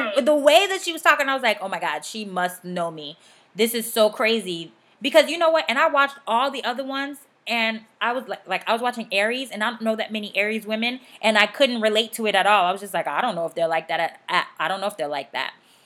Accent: the South, United States; You know, I'm from the South, so I always say good morning. I'm from the South and my parents are Caribbean.

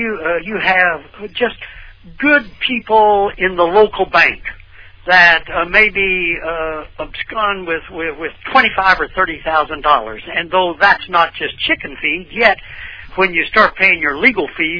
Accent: Missouri, United States; I grew up in Ozarks of southwestern Missouri, was much more evangelical.

